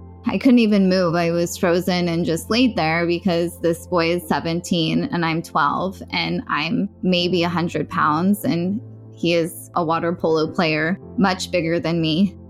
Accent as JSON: {"language": "English", "town": "Laguna Niguel", "region": "California", "country": "United States", "tie": "born or raised there", "said": "I was born and raised in Orange County. I was born in Laguna Beach, raised in Laguna Niguel."}